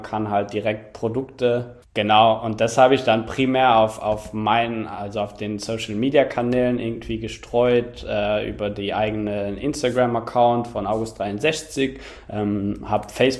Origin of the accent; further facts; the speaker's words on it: Luxembourg; da gab es zwei Zeitungen in Luxemburg, in meinem Heimatland